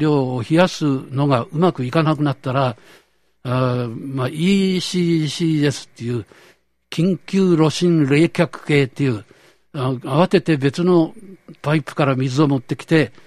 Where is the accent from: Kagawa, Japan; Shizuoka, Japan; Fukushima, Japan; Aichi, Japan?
Fukushima, Japan; also born or lived in Tokyo; 私は東京生まれで戦争中に福島で育ったので、福島とは縁が深いんですけれども